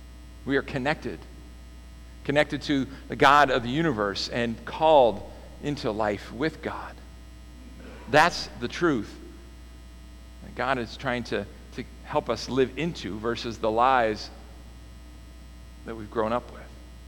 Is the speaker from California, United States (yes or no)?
yes; California, United States; For me, as a Californian, one of those things that was deeply embedded in me was at the very least, a distrust of anything Texas. That's just how you grew up in California.